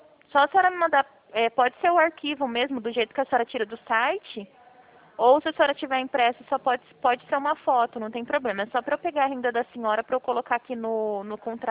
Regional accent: Presidente Prudente, São Paulo, Brazil; eu sou de Prudente.

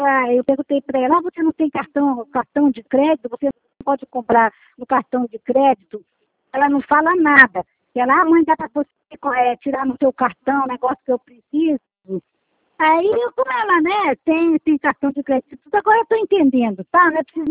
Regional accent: Rio de Janeiro, Brazil; also born or lived in Pará; eu sou paraense, fui criada no Rio

